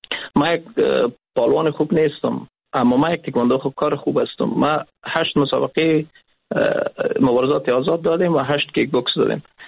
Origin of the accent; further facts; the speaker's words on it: Afghanistan; ما افغان هستیم